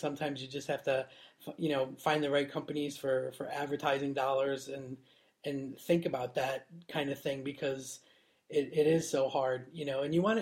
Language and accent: English; Niagara Falls, New York, United States; It wasn't that bad because I grew up in Niagara Falls. So on the New York side.